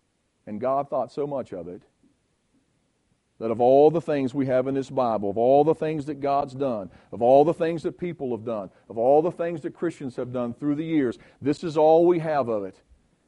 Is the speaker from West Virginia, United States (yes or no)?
yes; West Virginia, United States; I grew up on the farm working for him when I was a kid growing up in West Virginia.